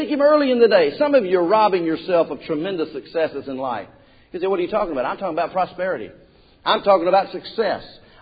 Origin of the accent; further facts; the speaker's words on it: the South, United States; accent: Southern; I've decided to just keep my Southern accent. Is that all right? It's just the best I can do.